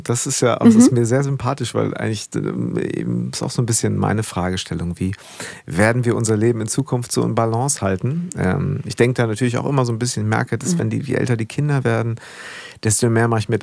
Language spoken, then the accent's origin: German; Schleswig-Holstein, Germany; Ich bin auch so ein Nordseekind. Ich bin groß geworden in Schleswig-Holstein tatsächlich. Und da war natürlich so in der Nähe zu Dänemark.